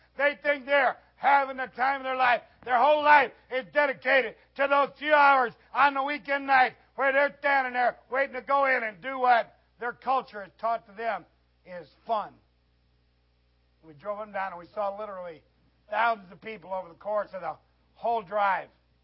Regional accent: United States; I'm an American. I'm an evangelist. I'm called to the American people.

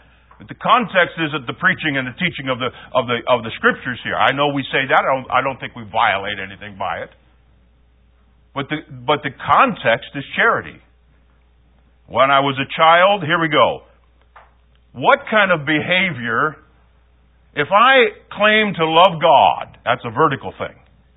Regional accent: Midwest, United States; I grew up in the Midwest, Plymouth Brethren, certain Mennonite groups, not so much the Amish.

